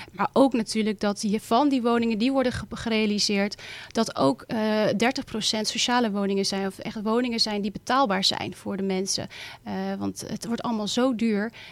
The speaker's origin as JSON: {"language": "Dutch", "region": "South Holland", "country": "Netherlands", "said": "ik kom officieel natuurlijk van Overflakke. Dus daar is het wat breder, wat uitgestrekter."}